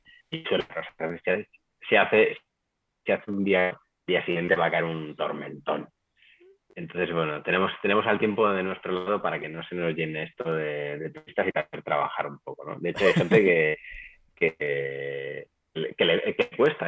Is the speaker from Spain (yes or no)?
yes; Madrid, Community of Madrid, Spain; Yo soy de Madrid, en Madrid las temperaturas bajan de 0 grados, etcétera.